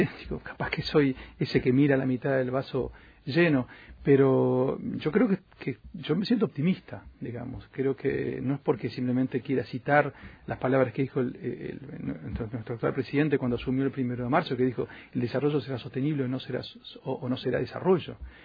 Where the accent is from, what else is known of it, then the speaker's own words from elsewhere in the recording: Uruguay; somos capaces los uruguayos de decirle cómo lo tiene que hacer